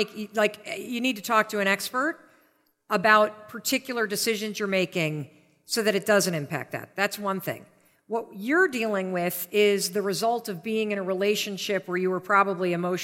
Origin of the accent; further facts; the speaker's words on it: Michigan, United States; I grew up in Western Michigan.